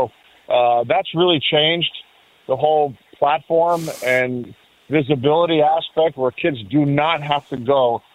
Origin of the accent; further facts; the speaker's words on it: Canada; my time growing up in Canada